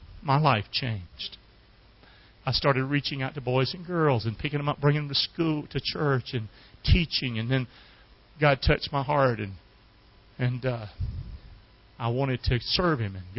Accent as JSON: {"language": "English", "town": "Rockingham", "region": "North Carolina", "country": "United States", "tie": "born or raised there", "said": "I grew up in Rockingham, North Carolina."}